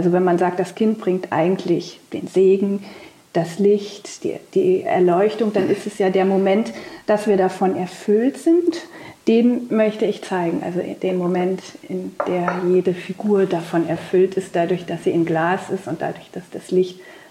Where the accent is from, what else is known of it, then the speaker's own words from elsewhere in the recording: Cologne, North Rhine-Westphalia, Germany; Ich bin ja in Köln aufgewachsen